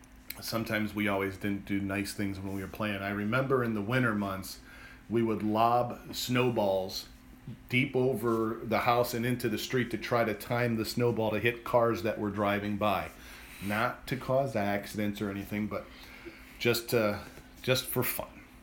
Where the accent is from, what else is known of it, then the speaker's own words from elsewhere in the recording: Maple Heights, Ohio, United States; I just told you that we grew up in Maple Heights